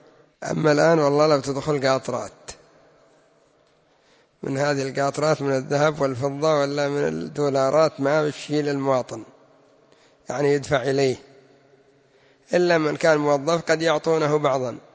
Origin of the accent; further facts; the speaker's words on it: Yemen; وعندنا في اليمن كان ما يسمى بالشؤون الاجتماعية